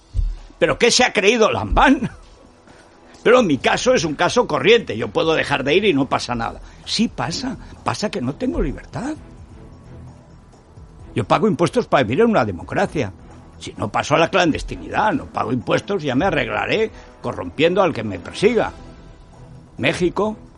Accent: Aragon, Spain; Mi pueblo es el primer pueblo de Aragón. Se llega por el señorío de Molina, de Guadalajara. En mi pueblo no ha habido ningún caso este verano. Y tengo allí mi casa.

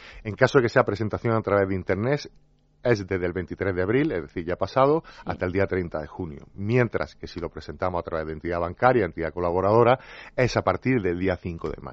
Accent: Granada, Andalusia, Spain; Bueno, yo soy de Granada.

